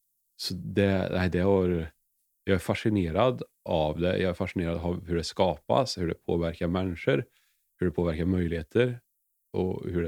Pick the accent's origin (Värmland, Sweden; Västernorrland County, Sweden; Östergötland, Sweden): Värmland, Sweden; Säffle; Och för att det blev ett liv som jag inte hade föreställt mig när jag växte upp i Säffle.